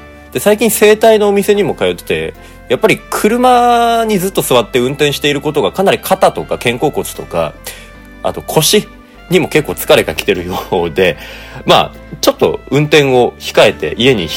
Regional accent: Sapporo, Hokkaido, Japan; まあ、僕の実家は札幌なんだけど

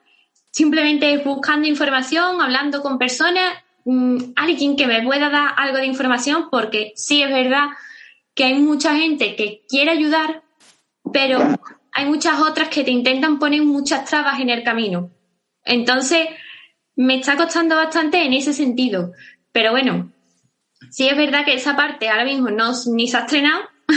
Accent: Constantina, Andalusia, Spain; en Constantina, que es mi pueblo

